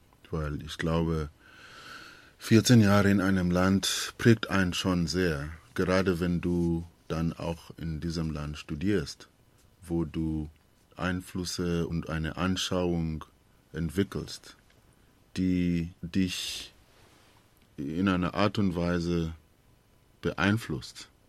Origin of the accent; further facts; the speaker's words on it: South Africa; Aber zurück nach Südafrika zu gehen, war leicht, weil ich wusste, meine Heimat ist Südafrika